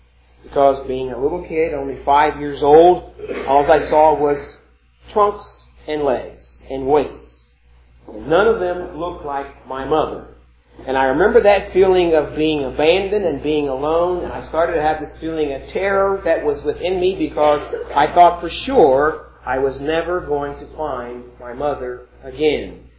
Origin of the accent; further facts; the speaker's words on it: Columbus, Ohio, United States; as a child of about 5, I grew up in Columbus, and my mother took me downtown to go shopping at Lazarus.